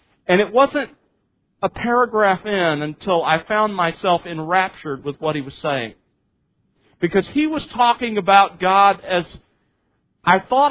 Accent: Mobile, Alabama, United States; So I was raised in a Christian home, but I was raised in Mobile, Alabama, and at least where I grew up, there really weren't solid churches.

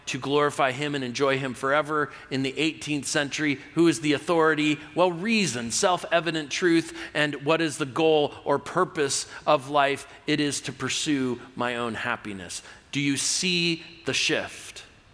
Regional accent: California, United States; Now listen, even though I'm from California, I am a full-blooded American

